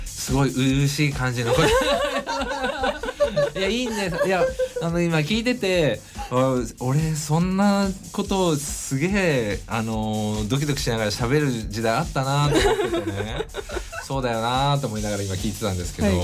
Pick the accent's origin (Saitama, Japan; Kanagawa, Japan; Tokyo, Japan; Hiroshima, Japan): Kanagawa, Japan; Kawasaki; 地元川崎を、ね、盛り上げようというところで